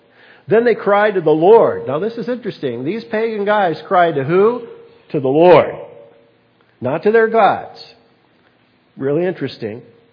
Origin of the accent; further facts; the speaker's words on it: Wisconsin, United States; moved away as an adult; now in Arizona, United States; when I came to Arizona from Wisconsin, and I came down to Wisconsin, from Wisconsin to Arizona to plant a church.